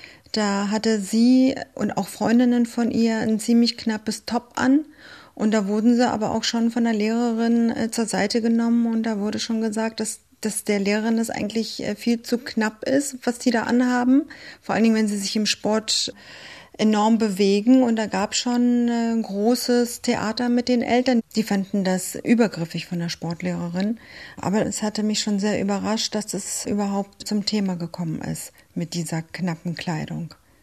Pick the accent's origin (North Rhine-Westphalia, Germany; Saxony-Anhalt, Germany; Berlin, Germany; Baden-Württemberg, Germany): Berlin, Germany; born there; ich bin Griechin, in Berlin geboren.